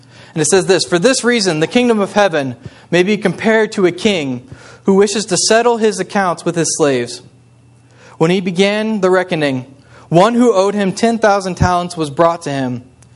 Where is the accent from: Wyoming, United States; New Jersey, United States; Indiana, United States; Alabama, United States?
Indiana, United States; moved away as an adult; ever since I've moved up here, whenever people find out that I'm originally from Indiana